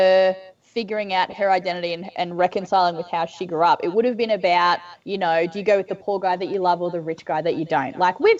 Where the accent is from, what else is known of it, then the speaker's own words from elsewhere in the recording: Australia; Like, I may not be from a southern small town, but I am from a very rural area as a kid